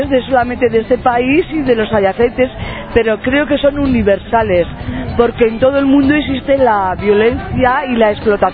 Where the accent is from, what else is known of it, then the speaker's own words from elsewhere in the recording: Basque Country, Spain; soy del País Vasco.